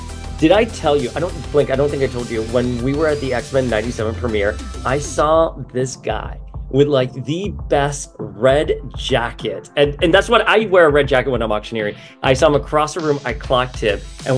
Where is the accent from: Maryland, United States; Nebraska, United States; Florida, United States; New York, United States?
Florida, United States; Miami; I grew up here in Miami. I went to school. I'm Cuban. I went to school with Cubans, Puerto Ricans, Colombians, Brazilian.